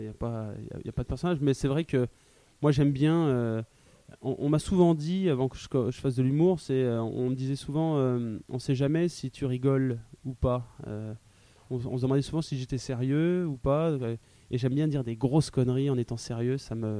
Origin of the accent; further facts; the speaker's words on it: Bourges, Centre-Val de Loire, France; Ouais, je viens de Bourges.